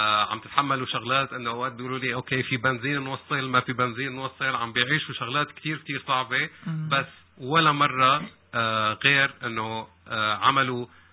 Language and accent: Arabic; Aleppo, Aleppo Governorate, Syria; مبدئيا لأنه أنا حلبي